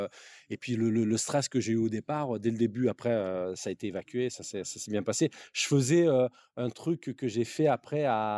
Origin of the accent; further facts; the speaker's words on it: Hyères, Provence-Alpes-Côte d'Azur, France; born there; Je suis né à Hyères. J'habite un petit village qui s'appelait Leval, au-dessus de Brignoles.